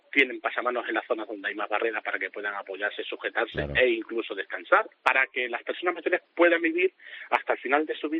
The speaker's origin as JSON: {"language": "Spanish", "town": "Pescueza", "region": "Extremadura", "country": "Spain", "tie": "born or raised there", "said": "como yo soy una de las familias que he retornado a volver a vivir en mi pueblo."}